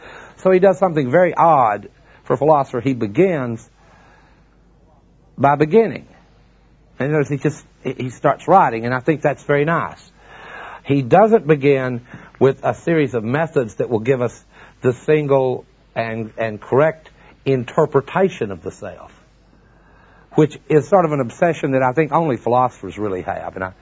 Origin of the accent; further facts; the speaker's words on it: Texas, United States; But believe me, I'm from Texas, and when you hear a good story, you don't go, is that true?